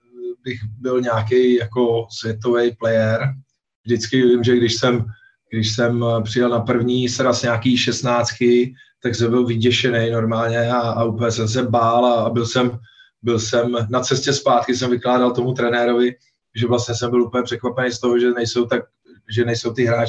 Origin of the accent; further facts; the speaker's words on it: Olomouc, Olomouc Region, Czechia; now in Prague, Czechia; tak jako odkud, no, tím, že jsme vyrůstali v Olomouci